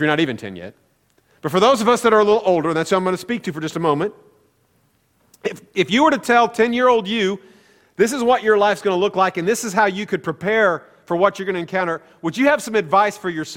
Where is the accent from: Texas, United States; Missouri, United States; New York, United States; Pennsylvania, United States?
Missouri, United States; Sedalia; that little church in Sedalia, my hometown